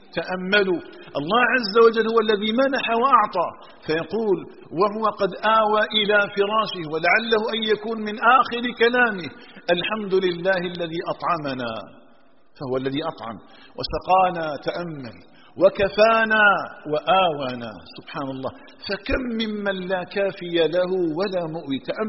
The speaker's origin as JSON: {"language": "Arabic", "country": "Algeria", "said": "بلدنا الجزائر"}